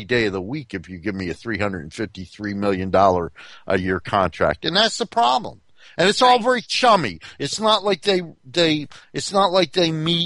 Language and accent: English; Newark, New Jersey, United States; And I'm from Newark, New Jersey.